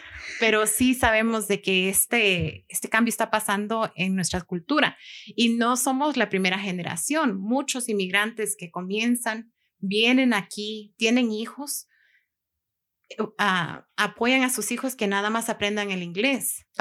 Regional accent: Guatemala; Somos latinas, somos guatemaltecas

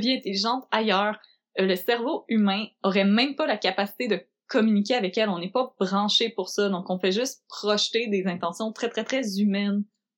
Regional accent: Quebec, Canada; La tangente est finie, je reviens chez nous au Québec.

